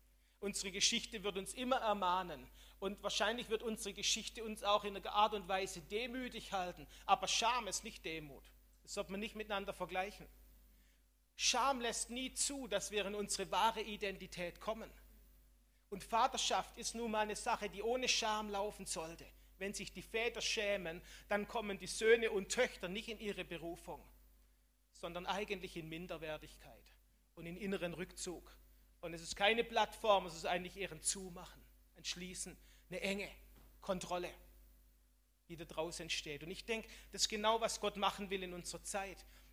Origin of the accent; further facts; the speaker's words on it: Germany; Auch wenn wir als Deutsche im Moment so ein bisschen die Oberlehrer sind, oder?